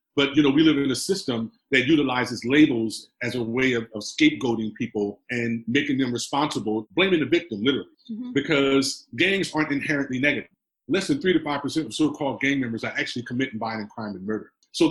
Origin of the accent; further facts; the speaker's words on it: Watts, California, United States; I grew up in the Jordan Housing Projects in Watts